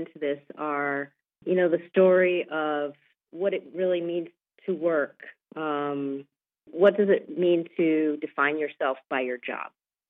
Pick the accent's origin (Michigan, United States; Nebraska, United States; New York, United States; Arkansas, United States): Michigan, United States; Well, I grew up outside of Detroit, and my father worked for the auto industry most of my life.